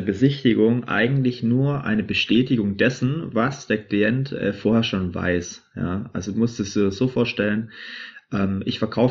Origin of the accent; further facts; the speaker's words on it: Wendlingen, Baden-Württemberg, Germany; bin ich von meinem Heimatort Wendling, das liegt bei Stuttgart, bin ich nach Nordrhein-Westfalen gefahren